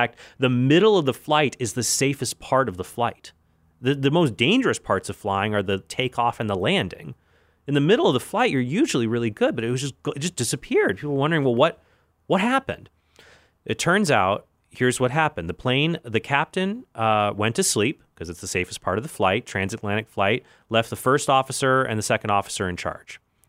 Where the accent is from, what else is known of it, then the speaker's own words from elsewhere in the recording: United States; I prefer Boeing, but I'm an American guy, so what do you expect?